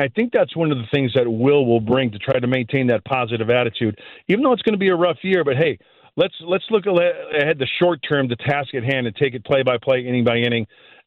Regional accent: Joliet, Illinois, United States; also born or lived in Aurora; Joliet's great. Very proud to be from there. I was born in Aurora. Lived there a year. Then my parents moved to Joliet. And I tell you what, great childhood.

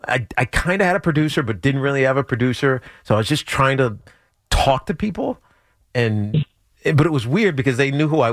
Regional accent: Roanoke, Virginia, United States; So my mom and dad went to Virginia Tech, and I grew up in Roanoke, which is 38 miles away or whatever it is.

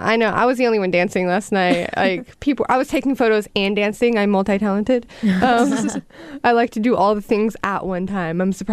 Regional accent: the South, United States; From the South, yes. I grew up in Oklahoma, Texas, and Mary's chicken is... My gosh.

